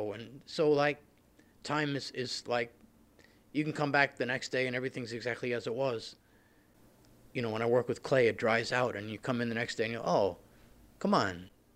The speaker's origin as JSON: {"language": "English", "town": "New York City", "region": "New York", "country": "United States", "tie": "born or raised there", "said": "So I was born in New York City in 1966 in Morningside Heights neighborhood, which is home to the Cathedral of St. John the Divine and Columbia University. And I grew up conscious of the beautiful stone buildings all around me."}